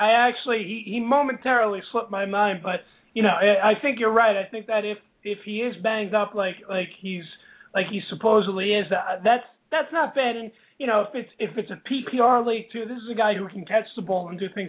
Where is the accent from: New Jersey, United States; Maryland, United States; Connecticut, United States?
New Jersey, United States; I'm from Jersey. That's how we roll.